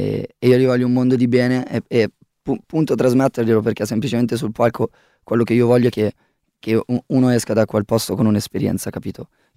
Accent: Lombardy, Italy; da ragazzino, provincia di Varese, stessa provincia

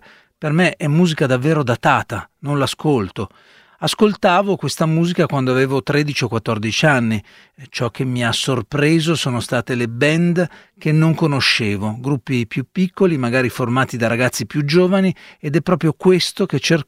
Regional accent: eastern Slovakia, Slovakia; Italian is a second language; Io vengo dalla Slovacchia orientale e parlando con gli italiani mi sento spesso dire che la musicalità della nostra lingua ricorda quella dell'italiano.

